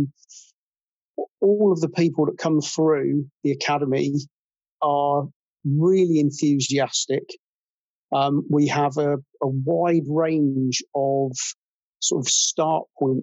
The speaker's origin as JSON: {"language": "English", "town": "Teignmouth", "region": "South West England", "country": "United Kingdom", "tie": "born or raised there", "said": "I'm born and brought up in Tynmouth, which is up on the coast about 30 miles away from here. So I've always been I've always been in Devon, aside from my time away in the military."}